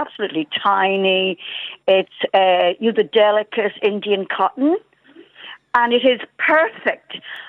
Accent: Dundalk, Leinster, Ireland; I'm from Dundalk. And when I was in my 20s, I would be 70 in November

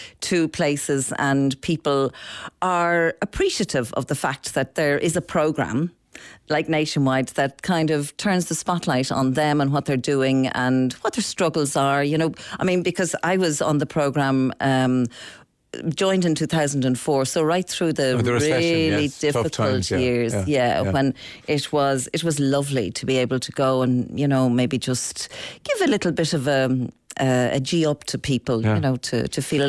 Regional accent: Dublin, Leinster, Ireland; born there; I was born in the Leinster nursing home.

